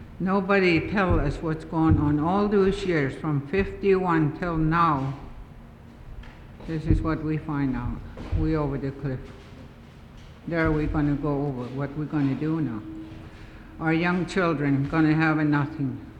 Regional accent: Chitina, Alaska, United States; I'm from Chitna, Alaska.

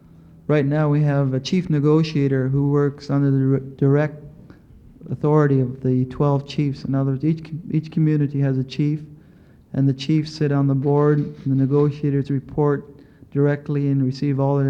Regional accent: Yukon, Canada; And that was one of the hallmarks of the Yukon Indian people, is that we've did away, while the distinction exists in law between status and non-status people, in terms of dealing with ourselves

